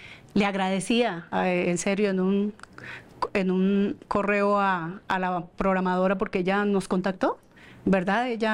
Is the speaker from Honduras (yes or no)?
no; Colombia; somos la banda colombiana que cierra la participación allí